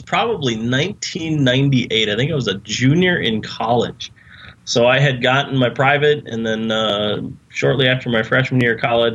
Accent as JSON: {"language": "English", "region": "Michigan", "country": "United States", "tie": "born or raised there", "said": "But I grew up in Upper Michigan, and my birthday's in January."}